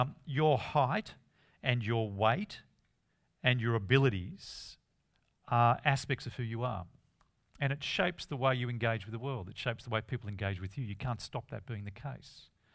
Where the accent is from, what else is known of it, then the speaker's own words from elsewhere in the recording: Manly, New South Wales, Australia; also born or lived in Sydney; I was born in Manly Hospital, lived at North Manly all my life, but I moved to Bronte and then Newtown, inner city, Sydney, then the Central Coast. 22 years, I moved to the Central Coast. I'm now a Central Coast person, but I'm a Central Coast person with a history.